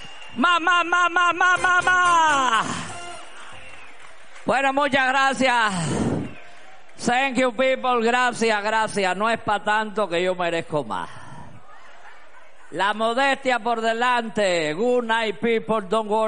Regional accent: Cuba; moved away as an adult; now in Canary Islands, Spain; soy una vieja cubana. Llevo aquí entre ustedes 25 años. Llegué aquí en Canarias

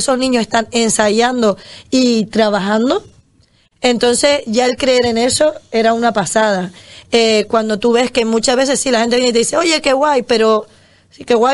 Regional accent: Canary Islands, Spain; ¿De dónde son? De Fuerteventura, ¿eso dónde está? Islas Canarias

